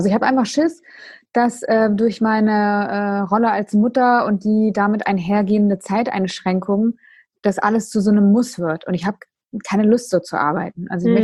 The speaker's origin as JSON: {"language": "German", "town": "Emden", "region": "Lower Saxony", "country": "Germany", "said": "Ja, also ich komme ja aus Emden."}